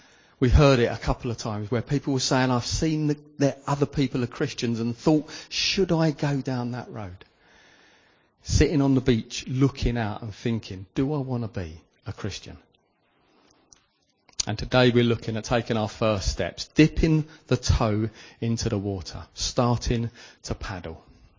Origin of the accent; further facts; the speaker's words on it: United Kingdom; Hang on, we're British. We love being anxious about things. We queue up to be anxious.